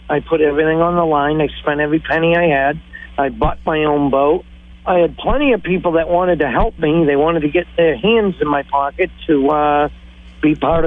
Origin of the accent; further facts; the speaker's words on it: Marshfield, Massachusetts, United States; I mean, you know, I come from Marshfield. That's where I'm from. I'm from the South Shore, so I'm familiar where you're at.